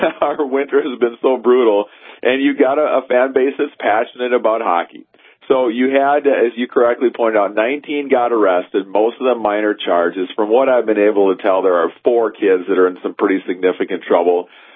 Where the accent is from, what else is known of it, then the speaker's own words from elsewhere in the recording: Minneapolis, Minnesota, United States; now in North Dakota, United States; I grew up in Minneapolis or in that area, and now I call North Dakota home.